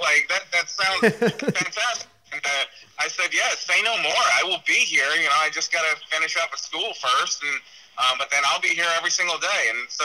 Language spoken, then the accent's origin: English; New York, United States; I'm a 14, 15-year-old growing up in Wolfsburg, New York.